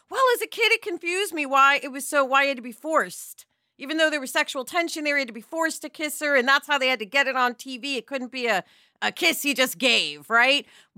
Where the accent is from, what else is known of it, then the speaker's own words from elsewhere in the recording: New York, United States; And I know him and met him and da-da-da-da, and I'm from New York.